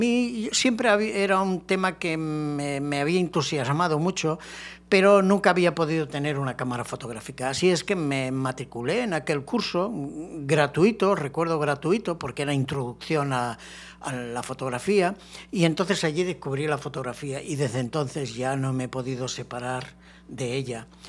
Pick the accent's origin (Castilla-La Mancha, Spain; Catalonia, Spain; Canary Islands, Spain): Catalonia, Spain; Barcelona; moved away as an adult; now in Sagunto, Spain; yo soy español. Nacido concretamente en la ciudad de Barcelona y allí pues me he crecido hasta los 45 años aproximadamente y luego ya bajamos un poco más al sur, a la zona de la Comunidad Valenciana